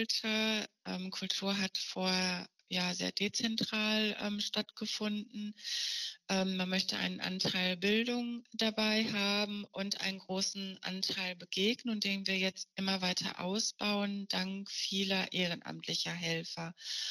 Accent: Schalksmühle, North Rhine-Westphalia, Germany; Ich bin selber auch in Schalksmühle groß geworden.

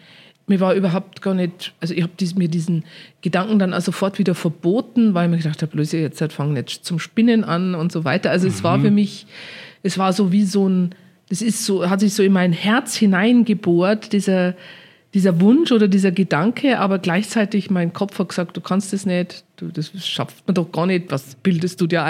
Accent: Bavaria, Germany; ich bin ja am Land aufgewachsen in Niederbayern

